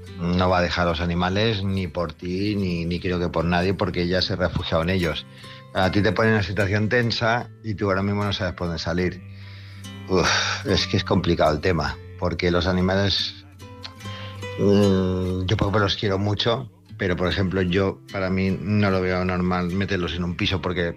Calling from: Palma, Balearic Islands, Spain; de Palma Mallorca

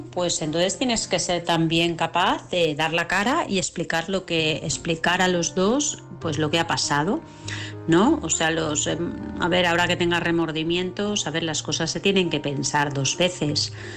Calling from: Vilassar, Catalonia, Spain; de Vilassar.

